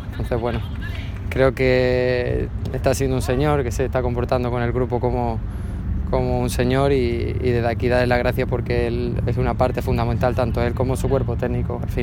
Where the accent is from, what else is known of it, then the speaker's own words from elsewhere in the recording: Region of Murcia, Spain; soy murciano y murcianista